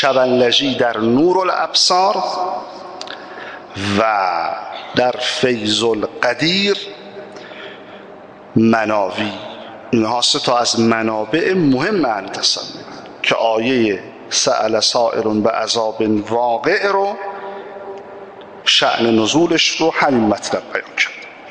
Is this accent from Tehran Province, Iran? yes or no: yes; Tehran, Tehran Province, Iran; من که اهل تهران هستم